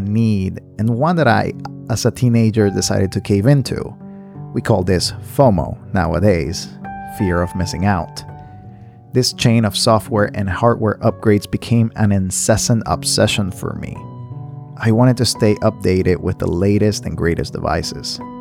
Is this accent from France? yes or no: no; Nicaragua; I grew up in Nicaragua, a country in the middle of Central America that possesses multiple opportunities to connect with nature.